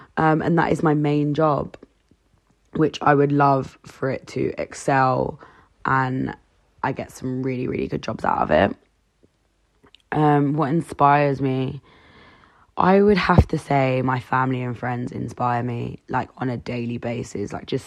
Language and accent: English; London, United Kingdom; I'm 26 and I'm from North London.